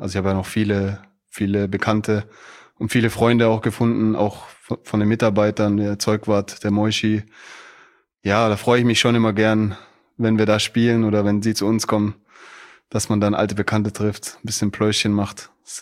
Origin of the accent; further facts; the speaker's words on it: Stuttgart, Baden-Württemberg, Germany; Ja, ich komme ja aus Stuttgart.